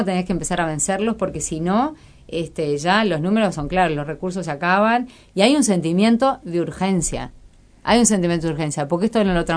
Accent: Uruguay; moved away as an adult; o como uruguaya, yo elegí quedarme en este país

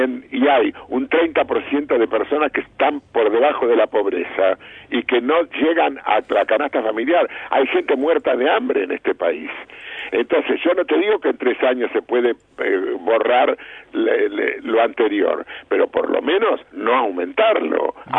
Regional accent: Buenos Aires, Argentina; los porteños sobre todo, los de Buenos Aires, yo soy porteño

